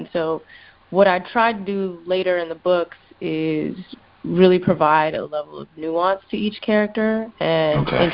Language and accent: English; California, United States; And I was like, yo, I'm from the Bay